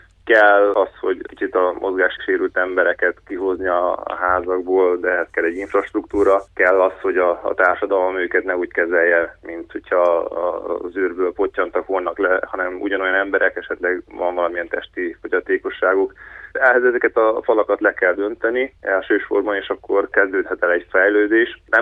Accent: Satu Mare County, Romania; moved away as an adult; now in Hungary; Persze, hát ugye én 26 éves koromban költöztem Magyarországra, hogy tudja kerekesszékben vívni. Régebben évként vívtam román színekben, és hát nem volt kerekesszékes vívás Romániában

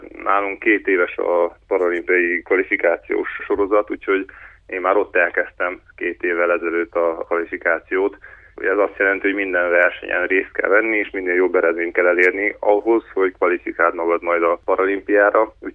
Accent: Satu Mare County, Romania; moved away as an adult; now in Hungary; Persze, hát ugye én 26 éves koromban költöztem Magyarországra, hogy tudja kerekesszékben vívni. Régebben évként vívtam román színekben, és hát nem volt kerekesszékes vívás Romániában

